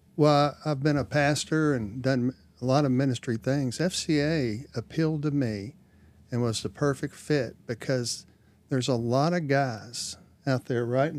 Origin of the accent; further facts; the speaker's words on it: Houston, Texas, United States; Never even understood the cross on every church as I grew up in Houston, Texas.